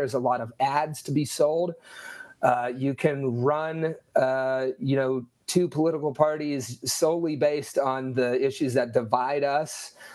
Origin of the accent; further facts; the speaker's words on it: Ohio Valley, United States; I mean, I grew up in the Ohio Valley.